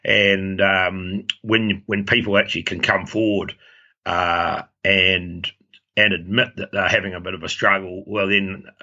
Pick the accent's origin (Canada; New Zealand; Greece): New Zealand; Marlborough; Yeah, Marlborough is an interesting area. It's in the lee of the Southern Alps and right up there by Cook Strait.